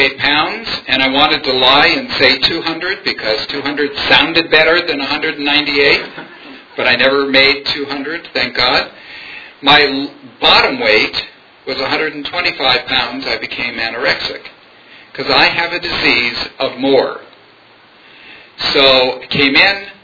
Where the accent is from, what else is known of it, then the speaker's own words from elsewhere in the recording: Los Angeles, California, United States; I was born and raised in Los Angeles to what I consider a lower middle class Jewish family